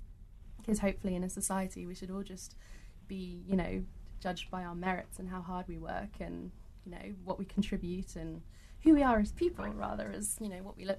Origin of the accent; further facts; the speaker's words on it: Australia; born there; I was born in Australia